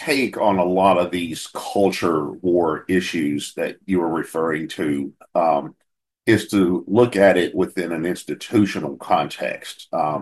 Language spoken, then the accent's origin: English; United States; because I know the United States better than England, but because I am American